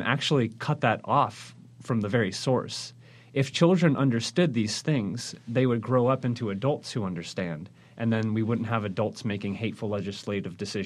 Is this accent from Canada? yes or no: no; Washington, United States; I grew up in Washington State in a semi-conservative area, and I remember when someone would come out, it was a big deal.